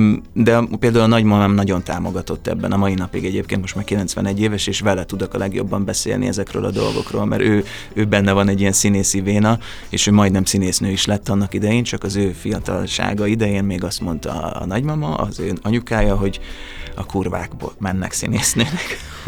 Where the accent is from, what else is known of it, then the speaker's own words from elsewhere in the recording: Szeged, Csongrád-Csanád, Hungary; Tehát én Szegeden nőttem fel, Szegedre jártam iskolába